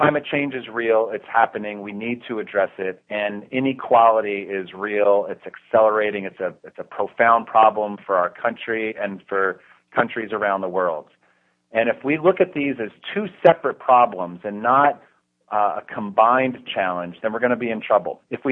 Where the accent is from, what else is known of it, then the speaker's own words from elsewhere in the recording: New Jersey, United States; I grew up on the New Jersey shore, and my mom was a teacher.